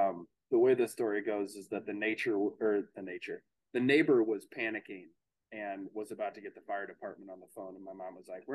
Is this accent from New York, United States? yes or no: no; Missouri, United States; I'm from Missouri, and there's a lot of really fantastic woods around the suburb where I grew up.